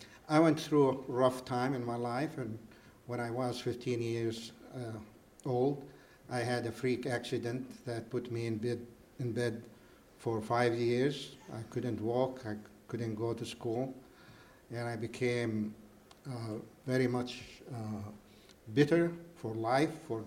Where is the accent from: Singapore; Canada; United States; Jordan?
Jordan; English is a second language; I'm from Jordan, the country of Jordan, next to Israel. You know that area by the River Jordan.